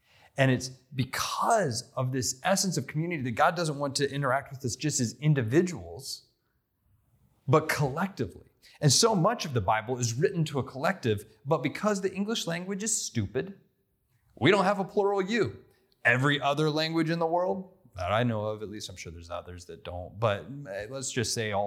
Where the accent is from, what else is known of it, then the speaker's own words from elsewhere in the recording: North Carolina, United States; And so Southerners, I'm from North Carolina, y'all. And if you're really speaking to everybody, it's all y'all.